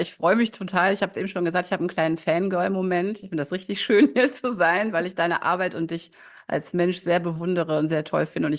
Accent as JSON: {"language": "German", "town": "Düsseldorf", "region": "North Rhine-Westphalia", "country": "Germany", "tie": "born or raised there", "also_born_or_lived": "Ratingen", "said": "Also ich bin 51 Sommer jung. Ich lebe in Düsseldorf. Das ist auch meine Heimatstadt, meine Herzstadt. Ich bin zwar in Ratingen geboren, aber vom Herzen immer schon Düsseldorferin."}